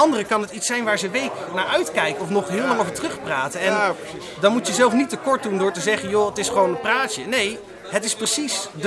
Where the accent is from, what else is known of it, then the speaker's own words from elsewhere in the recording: Friesland, Netherlands; now in Apeldoorn, Netherlands; Ik kom eigenlijk uit Friesland. Ben door de woningcrisis een paar jaar geleden in Apeldoorn terechtgekomen.